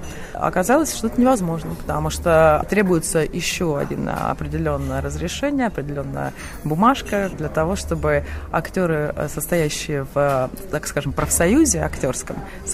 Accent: Russia; now in New York, United States; А все-таки я русский человек

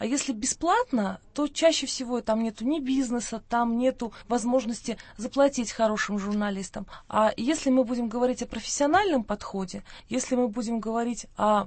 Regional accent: Kazakhstan; я журналист из Казахстана, я работаю в Алма-Ате

